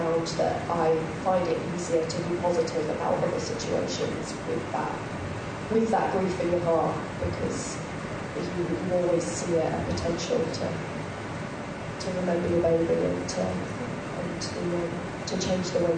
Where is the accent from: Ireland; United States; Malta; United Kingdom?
United Kingdom; Penrith, North West England; I was brought up in Penrith. I've got a husband and two little boys. I was brought up as a Christian.